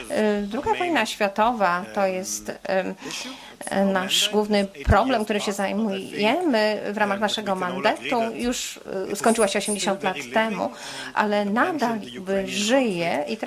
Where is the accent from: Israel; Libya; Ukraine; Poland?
Israel; Polish is a second language; ja pochodzę z Izraela, może słyszycie w akcencie